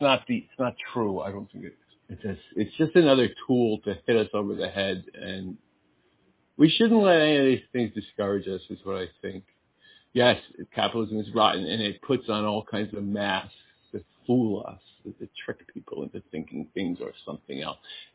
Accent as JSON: {"language": "English", "country": "United States", "tie": "born or raised there", "said": "I grew up in the United States."}